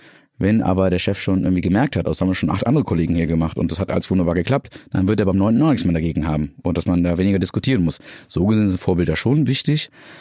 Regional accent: North Rhine-Westphalia, Germany; damals bei mir auf dem Dorf, ich bin am Niederrhein groß geworden

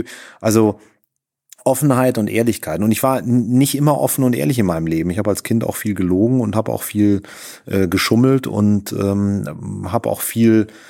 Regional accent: Cologne, North Rhine-Westphalia, Germany; Düsseldorf ist natürlich jetzt, ich als Kölner nach Düsseldorf.

